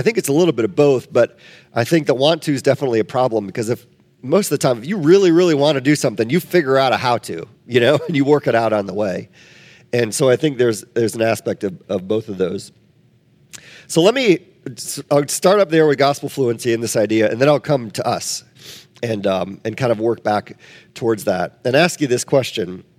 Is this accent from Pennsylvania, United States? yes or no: no; Wisconsin, United States; that was our tourism logo when I was growing up in Wisconsin.